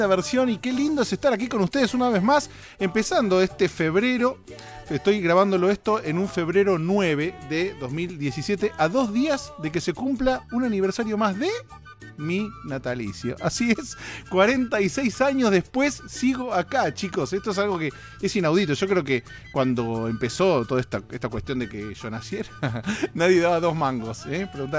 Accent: Buenos Aires, Argentina; la ciudad número uno es Buenos Aires, de donde soy oriundo, ¿no?

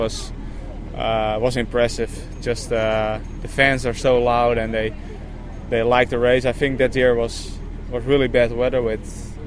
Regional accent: Netherlands; English is a second language; and I'm from Holland, but still, you know, it's not far from Holland.

